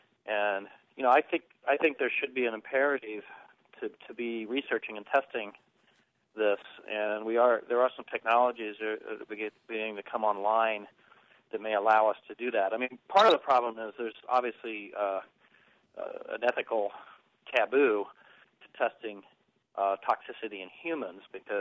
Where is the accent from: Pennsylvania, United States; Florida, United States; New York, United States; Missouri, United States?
Missouri, United States; Kansas City; I'm 51 years old, when I was a kid growing up outside of Kansas City in the Midwest, the air and the water were basically toxic